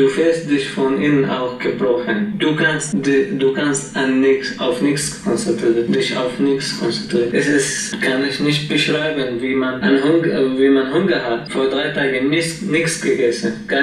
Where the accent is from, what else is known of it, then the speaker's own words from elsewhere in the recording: Douma, Rif Dimashq, Syria; German is a second language; Das war 17. März 2011 und die erste Demonstration bei uns in Duma war 25. März.